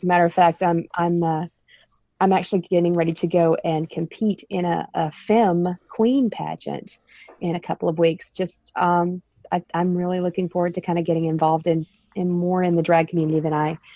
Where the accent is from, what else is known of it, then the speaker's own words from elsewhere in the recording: Winston-Salem, North Carolina, United States; I had moved to Charlotte from, I grew up in Winston-Salem